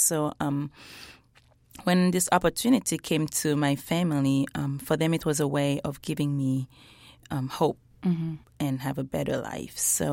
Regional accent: Haiti; in a children's home where I grew up in Haiti

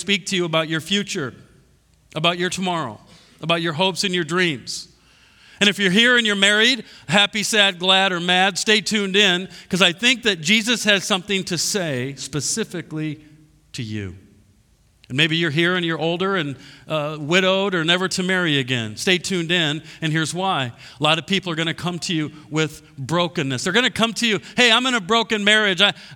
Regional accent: Iowa, United States; Okay. I like how it kind of tailors off and so I'm from Iowa. It's a lot of corn and beans.

